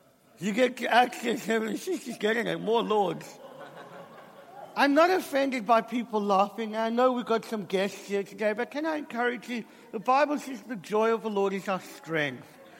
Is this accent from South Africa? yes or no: yes; South Africa; I know it's un-English, but I'm South African.